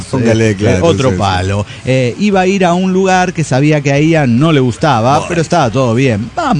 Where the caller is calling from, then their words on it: Tierra del Fuego, Argentina; de Tierra del Fuego.